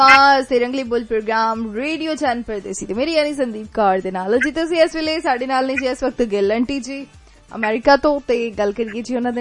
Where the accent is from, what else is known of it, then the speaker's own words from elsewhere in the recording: Punjab, India; moved away as an adult; ਅਸੀਂ ਜੋ ਪੰਜਾਬ ਤੋਂ ਜੰਮ ਪਲ ਕੇ ਵੱਡੇ ਹੋ ਕੇ ਵਿਦੇਸ਼ਾਂ ਦੇ ਵਿੱਚ ਆਏ ਹਾਂ